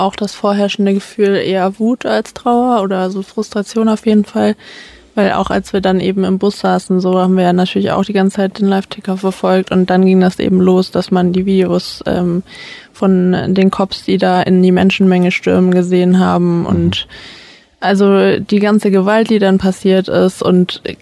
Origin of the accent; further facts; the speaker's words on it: Ulm, Baden-Württemberg, Germany; Also ich komme aus Ulm, deswegen habe ich das auch mitgekriegt